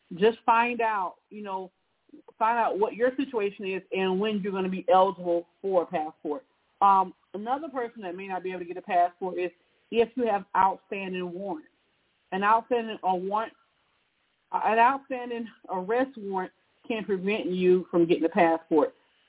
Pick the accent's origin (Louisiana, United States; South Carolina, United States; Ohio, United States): South Carolina, United States; now in Kentucky, United States; especially when I leave, like where I live in Kentucky, and I go to my hometown in South Carolina